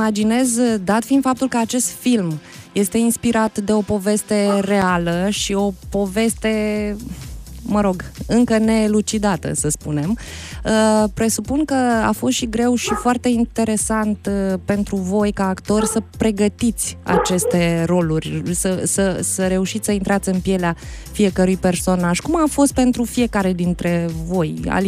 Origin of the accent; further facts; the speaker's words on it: Iași, Iași County, Romania; Suntem tare mândri noi așa, ca ieșeni